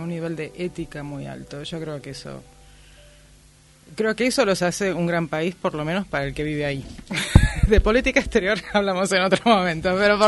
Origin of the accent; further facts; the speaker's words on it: Argentina; Claro, pero lo que nos ocurre en la Argentina es que hay una fuga de cerebros.